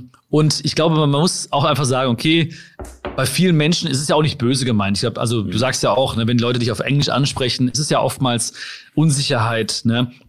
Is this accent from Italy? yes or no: no; Germany; Ich freue mich auf den Regen, wenn ich dann am Düsseldorfer Flughafen stehe und die ersten Regentropfen kommen. Dann sage ich manchmal so, oh, geil, wieder zu Hause